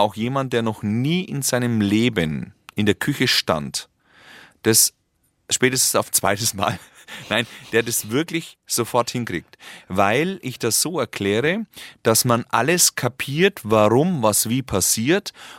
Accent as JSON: {"language": "German", "town": "Kulmbach", "region": "Bavaria", "country": "Germany", "tie": "born there", "lives_now": "Wirsberg, Germany", "said": "Ja. Ja, Franke, genau. Also gebürtig in Kulmbach."}